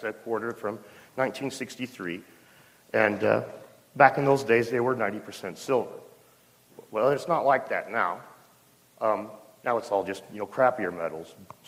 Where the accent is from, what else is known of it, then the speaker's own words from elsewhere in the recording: Washington, United States; This is in my home state of Washington.